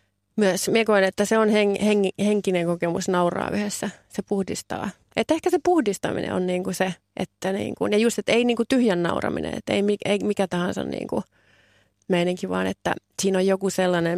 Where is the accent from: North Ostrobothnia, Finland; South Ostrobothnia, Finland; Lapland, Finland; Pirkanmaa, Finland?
Lapland, Finland; minä olen tyypillinen lappilainen päihteiden käyttäjä